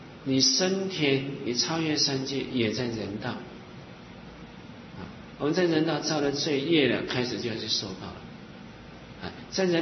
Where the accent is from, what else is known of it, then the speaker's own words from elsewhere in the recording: southern Taiwan, Taiwan; 这个学人小的时候是住在南部，11岁呢，那么我们全家搬到北部，那么后来当兵是在中部，出家是在中部，